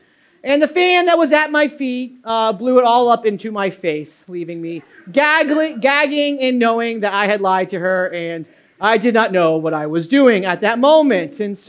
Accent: New Hampshire, United States; Now, growing up in New Hampshire, I had never been tanning

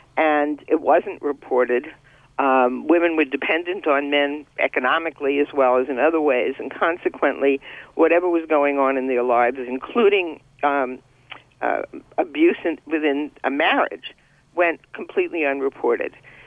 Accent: Bronx, New York, United States; growing up in the Bronx, was subject to my fair share of them

